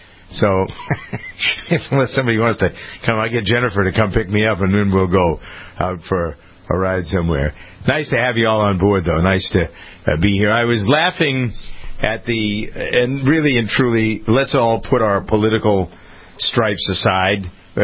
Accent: Wisconsin, United States; I'm from Wisconsin. It's a great state to visit in the fall.

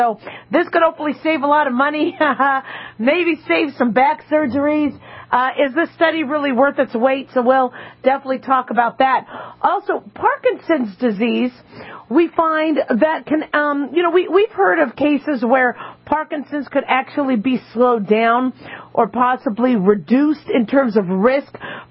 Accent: Phoenix, Arizona, United States; You know, growing up in Phoenix, Arizona, I got a little bit of redneck in me.

